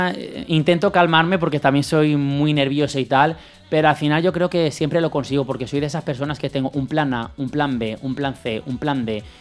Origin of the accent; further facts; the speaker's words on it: Alzira, Valencian Community, Spain; Sí, soy de Alcira.